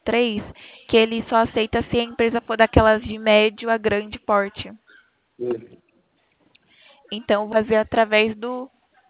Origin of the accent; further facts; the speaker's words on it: Itatiba, São Paulo, Brazil; Eu sou de São Paulo, eu sou do estado de São Paulo, cidade Itatiba.